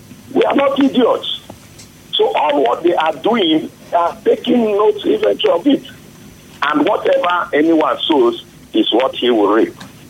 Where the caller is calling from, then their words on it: Port Harcourt, Rivers, Nigeria; I'm coming from Port Harcourt.